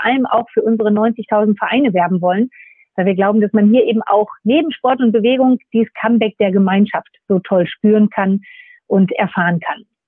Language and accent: German; Nordhorn, Lower Saxony, Germany; Ich komme aus Nordhorn und habe dort, ich würde sagen, mit 5 Jahren angefangen, Tennis zu spielen.